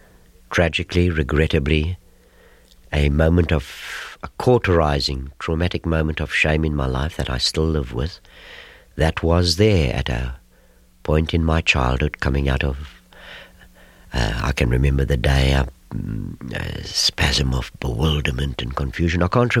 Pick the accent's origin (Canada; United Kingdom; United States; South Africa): South Africa; Port Elizabeth, Eastern Cape; a group I worked with in my hometown of Port Elizabeth.